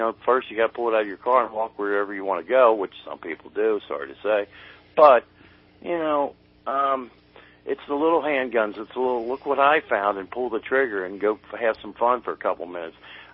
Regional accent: Cincinnati, Ohio, United States; I'm originally from Cincinnati.

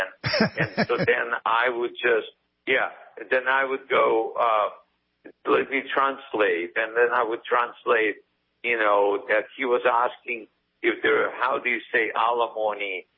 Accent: Odesa, Odesa Oblast, Ukraine; My family, I still have a lot of family there. And my wife is from Kiev. I'm from Odessa.

